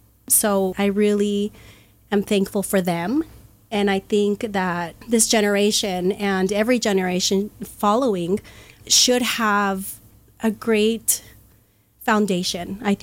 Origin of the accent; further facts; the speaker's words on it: El Paso, Texas, United States; So I'm originally from El Paso, Texas